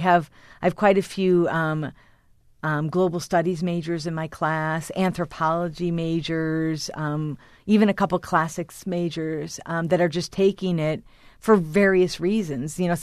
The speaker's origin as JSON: {"language": "English", "town": "Chicago", "region": "Illinois", "country": "United States", "said": "I'm actually, I'm from Chicago. And I don't have any, I'm part Slovak, but I have no Russian roots at all."}